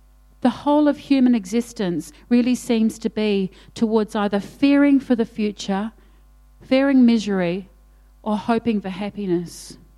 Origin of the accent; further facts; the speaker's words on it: Australia; We're Australian.